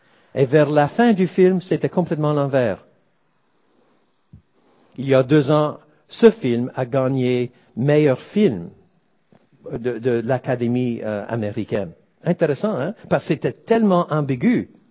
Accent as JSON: {"language": "French", "town": "Drummondville", "region": "Quebec", "country": "Canada", "tie": "born or raised there", "said": "Je me souviens quand j'étais jeune, à Drummondville, tout près de Montréal"}